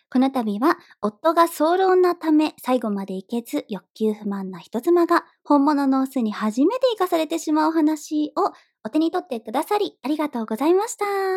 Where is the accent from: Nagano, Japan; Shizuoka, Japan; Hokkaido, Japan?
Hokkaido, Japan; moved away; 私、北の大地出身なんですけれども